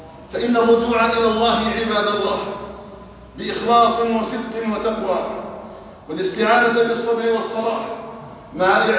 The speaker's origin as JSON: {"language": "Arabic", "country": "Algeria"}